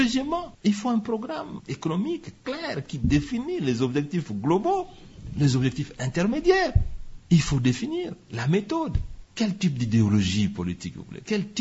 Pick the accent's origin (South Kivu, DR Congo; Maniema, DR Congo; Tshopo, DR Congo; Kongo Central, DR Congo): Maniema, DR Congo; Kindu; born there; située dans ma ville natale de Kindu